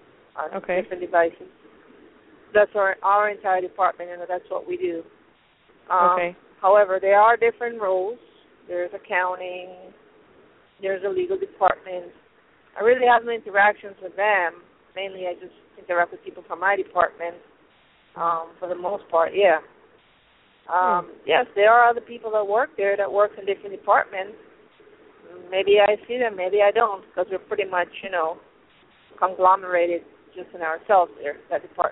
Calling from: Pennsylvania, United States; I'm from Pennsylvania.

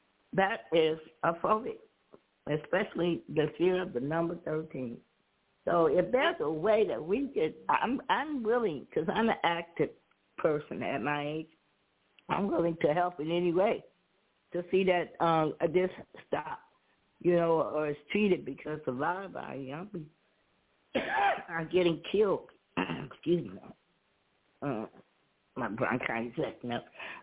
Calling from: Chicago, Illinois, United States; I'm calling from Chicago.

